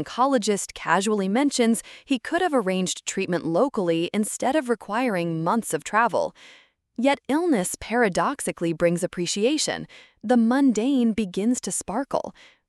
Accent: Winnipeg, Manitoba, Canada; also born or lived in Durham, United States; Ambition has always driven me, growing up in Winnipeg's open prairies where stillness breeds restlessness.

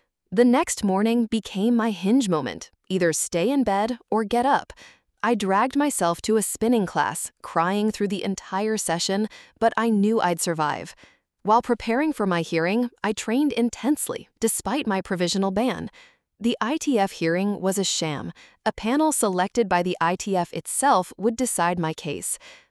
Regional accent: Florida, United States; When people ask if I'm Russian or American, the answer isn't simple. I grew up in Florida, shaped by American movies and television. My humor is more Seinfeld than Gogol. Yet I've never stopped feeling Russian in my soul.

